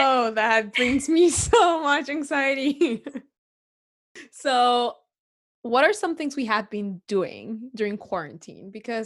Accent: Chile; oh, I'm from Chile.

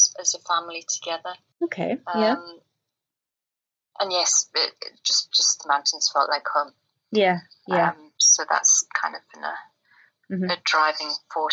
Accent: London, United Kingdom; Well, I'm from London, the outskirts of London.

